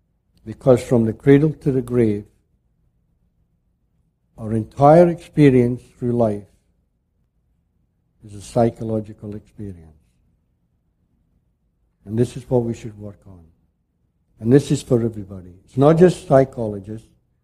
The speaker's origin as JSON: {"language": "English", "region": "Scotland", "country": "United Kingdom", "said": "Now, I'm a Scotsman."}